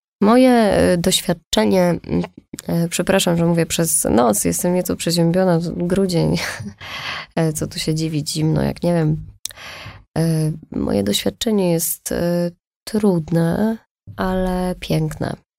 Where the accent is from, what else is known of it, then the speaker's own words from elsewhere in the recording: Beskids, Poland; Bo ja w ogóle pochodzę z gór. Jestem tak w połowie góralką. Moja mama jest rodowitą góralką. Pochodzimy z Beskidów.